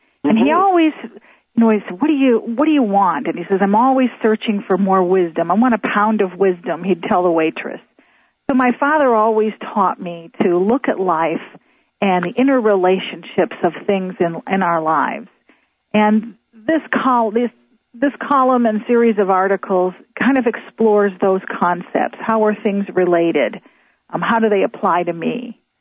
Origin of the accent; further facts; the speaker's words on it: Detroit, Michigan, United States; now in Phoenix, United States; Well, I was raised in Detroit